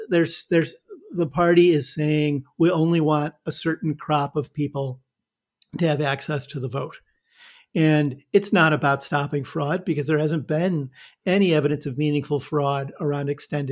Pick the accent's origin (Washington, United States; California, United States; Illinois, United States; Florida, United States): Illinois, United States; You know, Charlie, like you, I'm a Midwestern boy. I grew up in Northern Illinois and went to New York for grad school